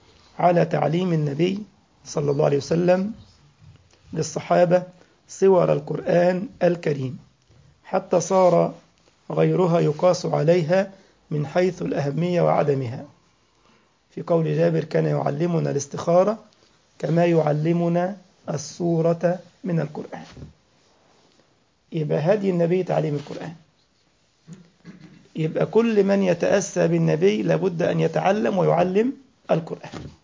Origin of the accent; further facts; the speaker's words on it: Egypt; now in Germany; ده وصل عندنا في مصر 600 جنيه تقريبا، صح؟ 100 جرام هنا وصل كام في المانيا؟